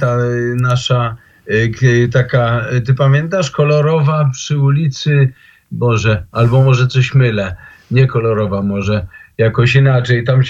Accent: Kraków, Lesser Poland, Poland; born there; się urodziłem przy Kopernika w Krakowie.

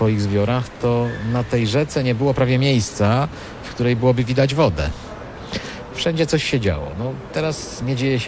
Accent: Szczecin, West Pomeranian Voivodeship, Poland; born there; jestem urodzonym szczecinianinem

